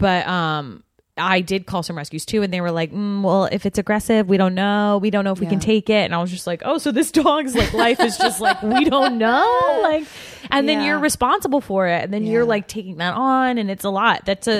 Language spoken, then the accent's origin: English; Georgia, United States; accent: Southern; I'm from Georgia.